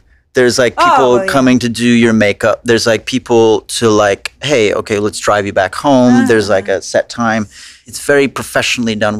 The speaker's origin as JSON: {"language": "English", "region": "New York", "country": "United States", "tie": "born or raised there", "said": "I grew up in Long Island. I'm one of three children."}